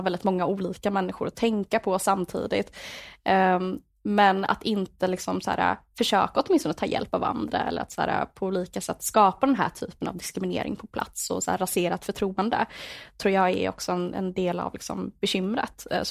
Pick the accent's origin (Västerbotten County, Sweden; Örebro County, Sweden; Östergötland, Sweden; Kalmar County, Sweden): Östergötland, Sweden; Linköping; i typ, jag kommer från Linköping